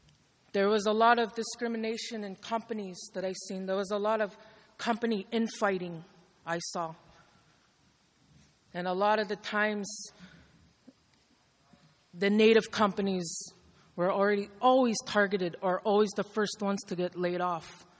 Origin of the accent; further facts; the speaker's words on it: Chisasibi, Quebec, Canada; I'm a community member. Like I said before, I was originally from Chisasibi.